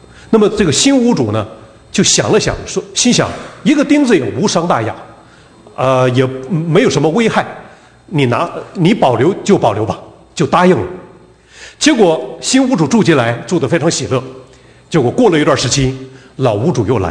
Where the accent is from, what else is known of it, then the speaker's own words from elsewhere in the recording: Northeast China, China; 我每次回到我自己东北的家里面